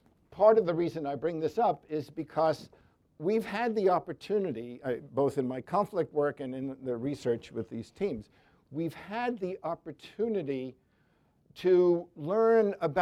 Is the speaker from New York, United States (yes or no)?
yes; New York, United States; that's much more than I can take as a New Yorker.